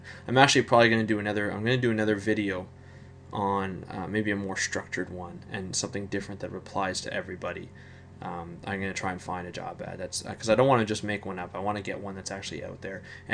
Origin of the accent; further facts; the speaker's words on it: Canada; if I'm Canadian, I already have an X against me because I'm Canadian.